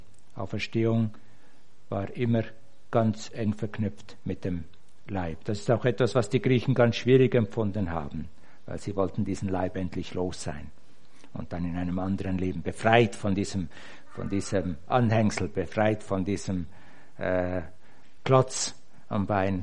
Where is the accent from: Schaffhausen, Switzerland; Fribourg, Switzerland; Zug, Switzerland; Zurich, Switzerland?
Zug, Switzerland; Ägeri; Ich bin in Eggeri aufgewachsen, auf der anderen Seite des Berges hier.